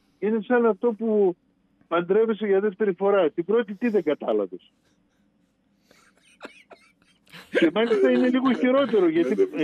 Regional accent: Serres, Central Macedonia, Greece; κατάγομαι από τις Σέρες και πρέπει να απολογούμε γιατί είμαι από τις Σέρες.

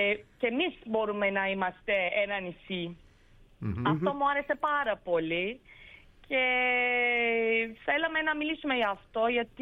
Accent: Istanbul, Turkey; Greek is a second language; also born or lived in Izmir; Μιλάω λίγο, αλλά εγώ γεννήθηκα στη Σμύρνη και μεγάλωσα στην Κωνσταντινούπολη. Πέρασα καιρό στην Ελλάδα και αυτό που μιλάω τώρα έμαθα μόνη μου, οπότε ναι.

